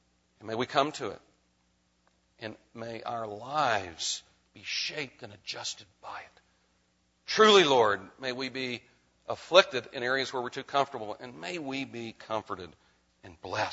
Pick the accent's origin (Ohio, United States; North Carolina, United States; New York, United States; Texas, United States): Texas, United States; Now, you have to understand that I grew up in Texas.